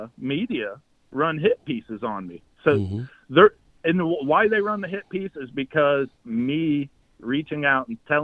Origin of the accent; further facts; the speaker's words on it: Indiana, United States; Like, yeah, I'm from Boone County, but I don't want to steal these people's resources.